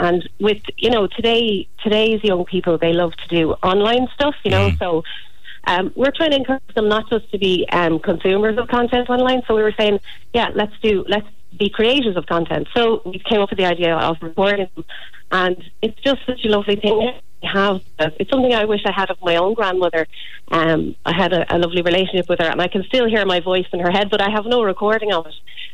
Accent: Dublin, Leinster, Ireland; I grew up in Dublin, but like during the summertime, I was down in West Clare

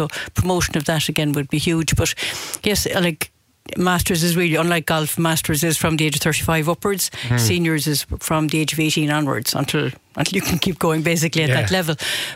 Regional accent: Ireland; But it's a marvellous, I suppose, sport, and something that we as the Irish are particularly strong at.

